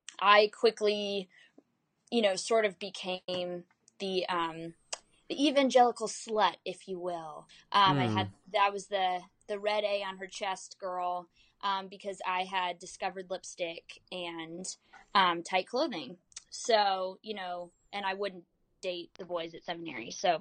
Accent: Mexico; I grew up in Mexico, and did a lot of missions work with my parents.

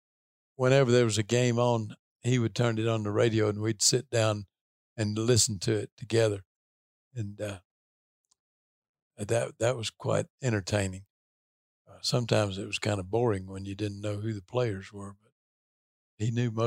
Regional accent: Tennessee, United States; Well, I grew up in Tennessee in a fairly rural part of the state

